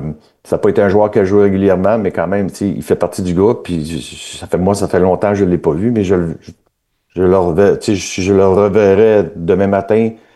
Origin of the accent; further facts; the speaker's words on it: Quebec, Canada; moi, je viens du Québec, je viens au Canada.